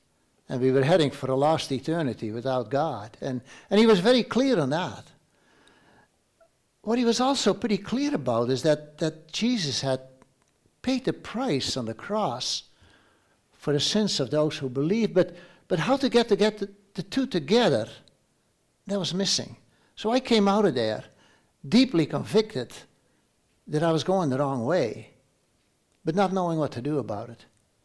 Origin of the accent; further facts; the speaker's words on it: Stouffville, Ontario, Canada; born there; I was born in Stouffville, Ontario here, to an immigrant family. My parents had just immigrated at the beginning of that year.